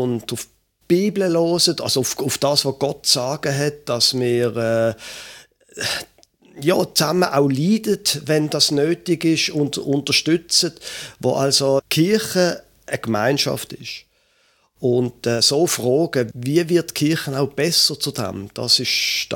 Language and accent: German; Basel, Basel-Stadt, Switzerland; Ich bin in Basel aufgewachsen, hätte nie gedacht, dass ich einmal noch würde nördlicher wohnen als Basel, aber das mache ich jetzt. Ich bin 54 Jahre alt